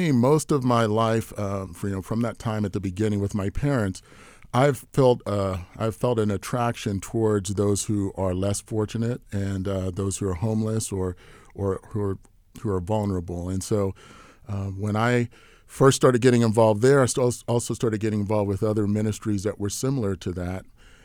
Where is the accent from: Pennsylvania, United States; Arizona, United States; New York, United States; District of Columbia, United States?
Pennsylvania, United States; Bethel Park; We grew up in the South Hills in Bethel Park, and my dad was a minister there